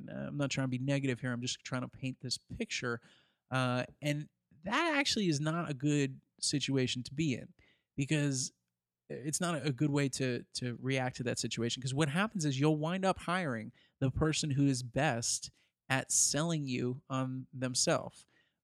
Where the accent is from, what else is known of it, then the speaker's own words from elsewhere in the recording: Syracuse, New York, United States; When I go back to my hometown in Syracuse, New York, you know, I can't go to the mall.